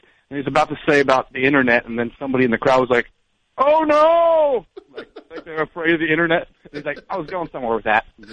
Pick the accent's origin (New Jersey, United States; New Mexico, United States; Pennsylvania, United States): Pennsylvania, United States; Philadelphia; in Philly, my town. My hometown.